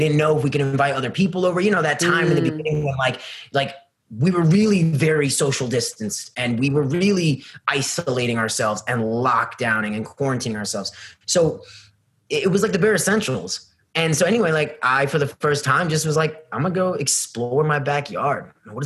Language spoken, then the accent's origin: English; New York, United States; And so my family home, we're from New York, and we have a home upstate, about an hour and a half, very close to where they had the original Woodstock in the 1960s. So like, it's by Bethel, New York.